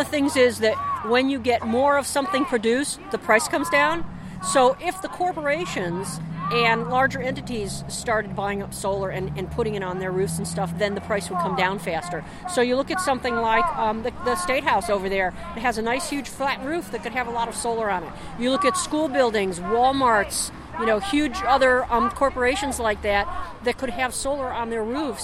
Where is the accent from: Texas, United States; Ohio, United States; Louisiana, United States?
Ohio, United States; Cleveland; I mean, up in Cleveland, I'm from Cleveland.